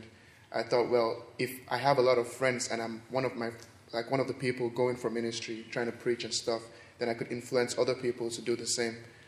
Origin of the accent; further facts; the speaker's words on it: Abuja, Federal Capital Territory, Nigeria; I'm from Abuja in Nigeria.